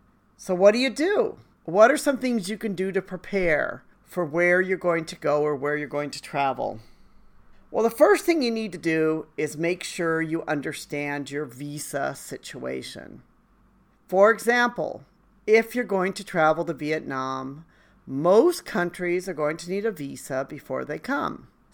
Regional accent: China; And I'm like, no, I came from China. Like, the Chinese do not speak Japanese.

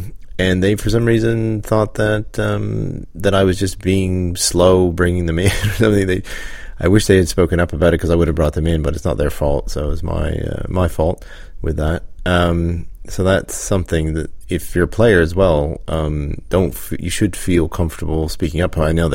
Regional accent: Canada; someone I grew up with in Canada.

